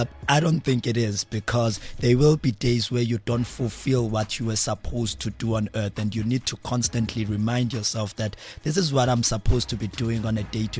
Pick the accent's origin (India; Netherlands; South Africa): South Africa; Mount Frere, Eastern Cape; I'm from the Eastern Cape, a small town called Mount Frey.